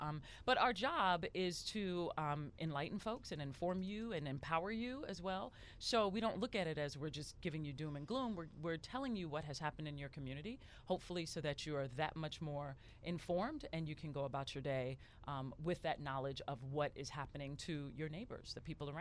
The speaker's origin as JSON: {"language": "English", "town": "New York City", "region": "New York", "country": "United States", "tie": "born or raised there", "lives_now": "Atlanta, United States", "said": "And I grew up in New York City as well, watching the news there."}